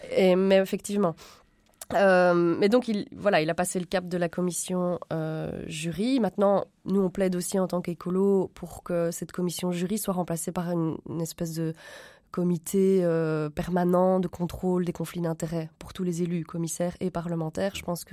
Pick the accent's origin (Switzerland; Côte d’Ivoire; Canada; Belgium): Belgium; Alors, en tant que Belge